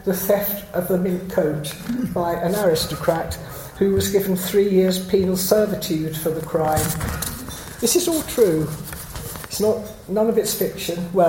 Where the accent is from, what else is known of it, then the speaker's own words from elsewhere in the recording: St Neots, East of England, United Kingdom; This glamorous woman who had got everybody gossiping in my hometown of St. Neots had gone by at least five different surnames